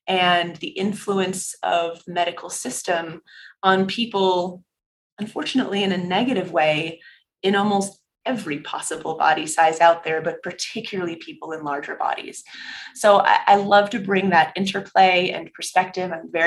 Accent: California, United States; So I grew up in Northern California, the oldest of three girls.

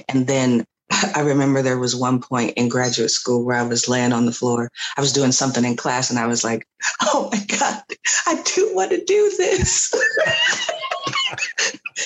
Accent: California, United States; So I am a choreographer from Southern California, and so have been doing that for about 20 years or so.

